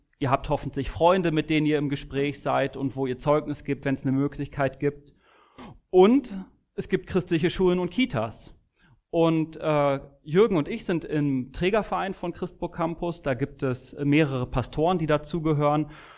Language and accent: German; Berlin, Germany; ich bin in Berlin geboren, bin gebürtiger Kreuzberger